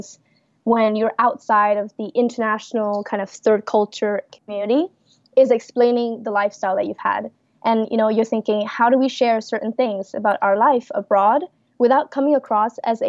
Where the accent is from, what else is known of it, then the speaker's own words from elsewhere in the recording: Malaysia; So I feel kind of a fake when I say, oh, I'm Malaysian or I'm from Malaysia.